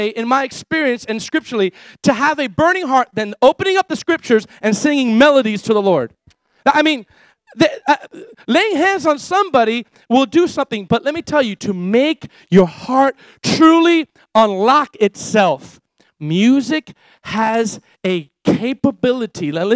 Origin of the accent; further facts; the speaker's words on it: Ecuador; We came from Ecuador, and when we were in Ecuador, there's this one song that was in Spanish